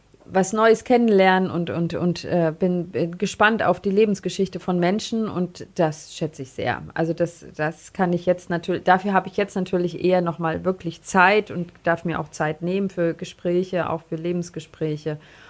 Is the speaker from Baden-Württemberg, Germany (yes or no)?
no; Hesse, Germany; also born or lived in Frankfurt; now in Augsburg, Germany; Ich bin eigentlich aus Hessen und aufgewachsen im Rhein-Main-Gebiet und habe viele Jahre in und um Frankfurt gelebt und auch dort studiert an der Philosophisch-Theologischen Hochschule St. Georgen.